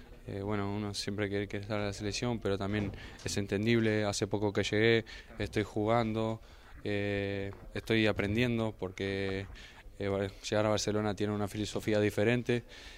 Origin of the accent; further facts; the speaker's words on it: Uruguay; para nosotros que somos uruguayos.